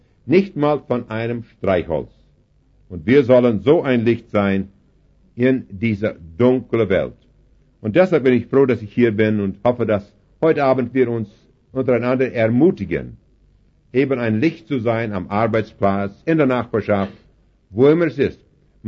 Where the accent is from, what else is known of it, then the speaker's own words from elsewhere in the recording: Alberta, Canada; Bei uns im Westen von Kanada, in Alberta